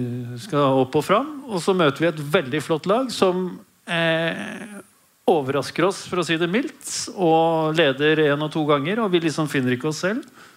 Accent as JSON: {"language": "Norwegian", "region": "Oslo", "country": "Norway", "tie": "born or raised there", "also_born_or_lived": "Denmark", "said": "Nei, jeg er født i Danmark og vokst opp på Oslo Vest."}